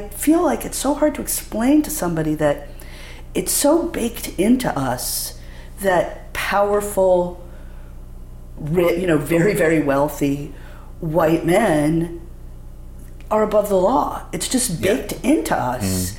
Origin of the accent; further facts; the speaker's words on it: Manhattan, New York, United States; I did, but I also think, you know, because I grew up in Manhattan, I could walk to the cinema, and that's what we did for fun.